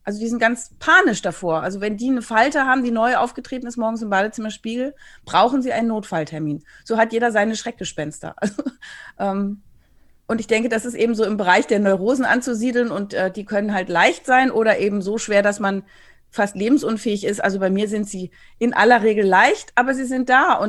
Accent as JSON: {"language": "German", "region": "Berlin", "country": "Germany", "said": "Ich komme hier aus Berlin"}